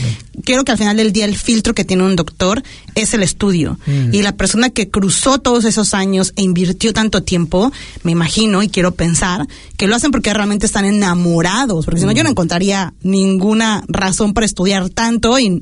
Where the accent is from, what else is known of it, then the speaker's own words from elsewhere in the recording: Mexico; now in New Zealand; soy una mexicana viviendo en Nueva Zelanda y me integro a la sociedad.